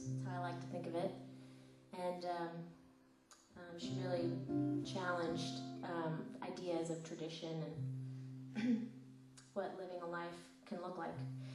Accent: Washington, United States; now in Los Angeles, United States; I've been there for about 5 years, but I'm originally from the Northwest, Washington State.

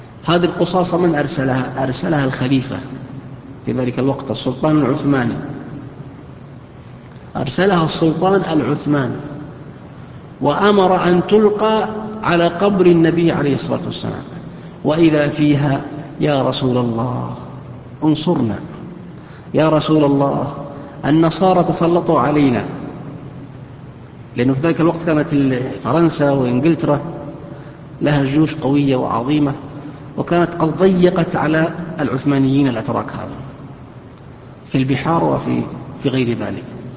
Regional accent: Saudi Arabia; ما في الآن، خاصة في عندنا في السعودية

